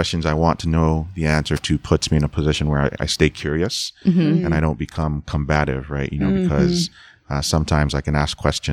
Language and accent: English; Nigeria; moved away; as an immigrant myself, you know, I'm an immigrant from Nigeria.